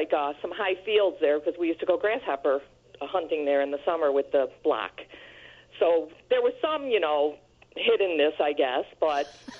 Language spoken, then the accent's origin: English; Mount Prospect, Illinois, United States; I grew up in Mount Prospect, and they had the miniature golf course between Rand and Kensington.